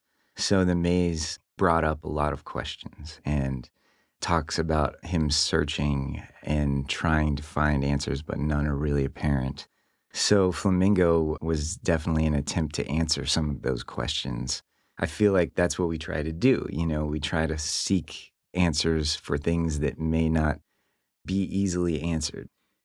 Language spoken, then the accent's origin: English; Felicity, Ohio, United States; I grew up in Felicity, Ohio, which is a small farm town out east.